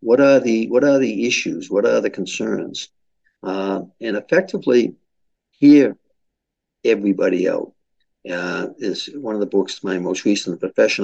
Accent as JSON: {"language": "English", "town": "Boston", "region": "Massachusetts", "country": "United States", "accent": "Boston", "said": "She never lost it. It's like me with my Boston accent."}